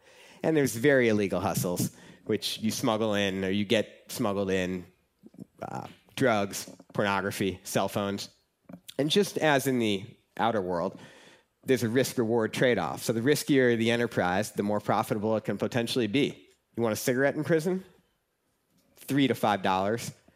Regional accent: St. Louis, Missouri, United States

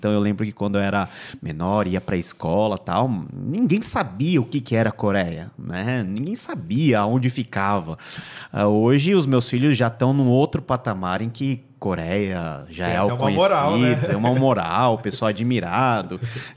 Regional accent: Brazil; born there; E eu nasci aqui, né, no Brasil. Meus pais e os meus avós vieram na década de 70 para tentar uma nova vida.

